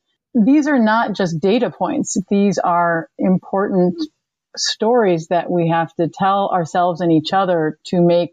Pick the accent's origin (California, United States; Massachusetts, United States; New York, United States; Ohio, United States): New York, United States; New York City; also born or lived in Michigan; I grew up in New York City, and we spent summers in rural Michigan.